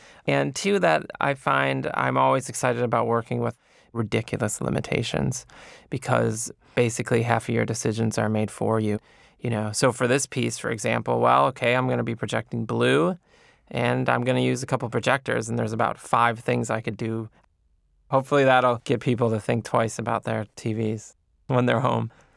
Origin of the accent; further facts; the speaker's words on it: Buffalo, New York, United States; I grew up in Buffalo, New York, and now I work out of Brooklyn and Manhattan.